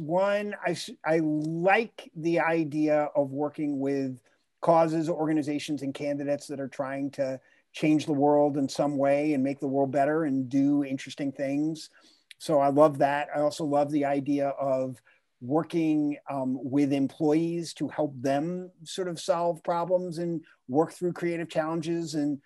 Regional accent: New York, United States; now in Washington, D.C., United States; I grew up in Rockland County, New York, about 25 miles north of New York City, went to school here in Washington, D.C., where I live now

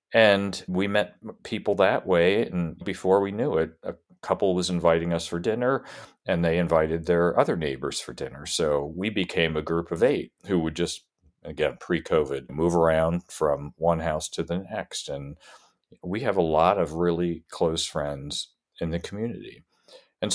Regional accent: Northeast, United States; the one thing that has been so nice for us is that we came from the Northeast

